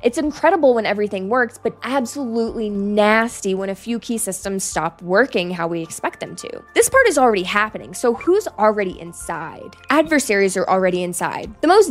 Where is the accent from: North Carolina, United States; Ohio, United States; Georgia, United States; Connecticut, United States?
North Carolina, United States; In my home state of North Carolina, in 2022, attackers shot two substations